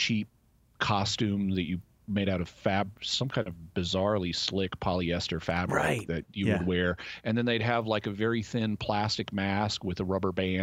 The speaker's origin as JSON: {"language": "English", "region": "Arkansas", "country": "United States", "tie": "born or raised there", "said": "I was growing up in the Ozark Mountains in Arkansas, and this was before cable television existed, at least in Arkansas."}